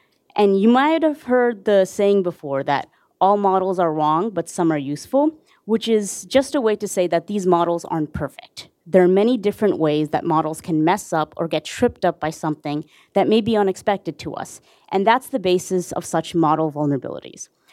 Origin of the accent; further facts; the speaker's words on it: Queens, New York, United States; and I'm originally from Queens, as I said.